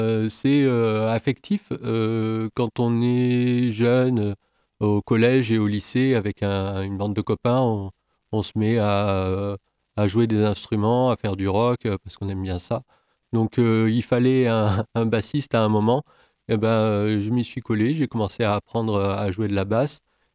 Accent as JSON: {"language": "French", "town": "Avignon", "region": "Provence-Alpes-Côte d'Azur", "country": "France", "also_born_or_lived": "Toulon", "lives_now": "Le Mans, France", "said": "C'est ça, je suis originaire d'Avignon et ensuite dans la marine, j'ai fait quasiment toute ma carrière à Toulon."}